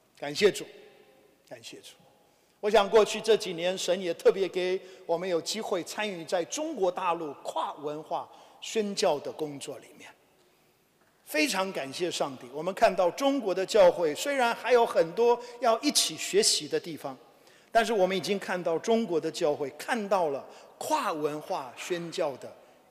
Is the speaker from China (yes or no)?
no; Taiwan; 因为我是在台湾出生长大的，比大家都高个头